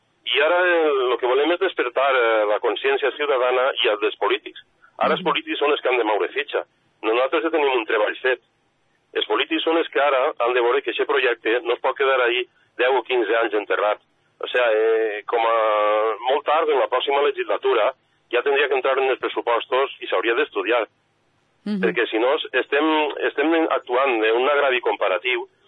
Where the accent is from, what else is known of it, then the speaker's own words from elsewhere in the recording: Alcoy, Valencian Community, Spain; Jo soc d'Alcoi i les comarques centrals